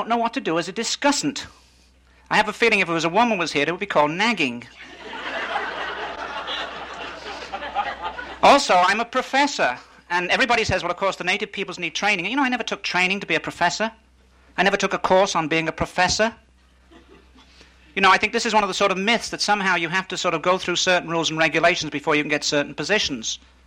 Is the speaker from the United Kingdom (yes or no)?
yes; England, United Kingdom; I was brought up in England